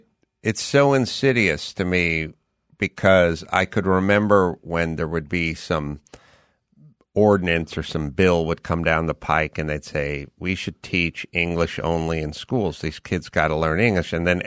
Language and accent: English; California, United States; I grew up in the San Fernando Valley. The San Fernando Valley, when I was in the sixth grade, was pretty just lily white for the most part.